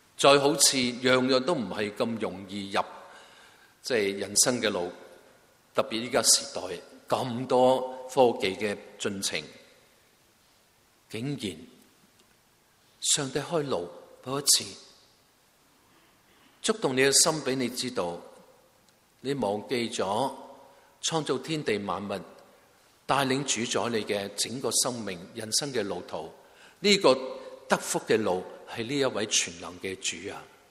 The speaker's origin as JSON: {"language": "Cantonese", "region": "Guangdong", "country": "China", "said": "我广东人俗语话"}